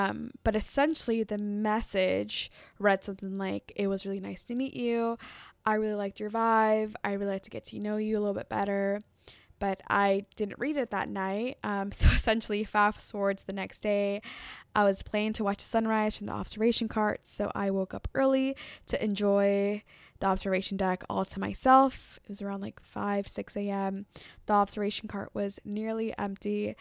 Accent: California, United States; marveling at the beautiful Sierra Nevada mountains and my home state of California.

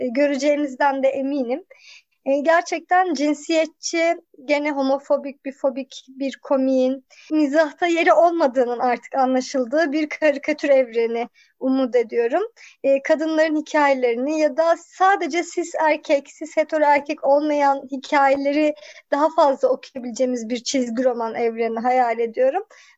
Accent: Ankara, Turkey; born there; Ben 87'de Ankara doğumluyum.

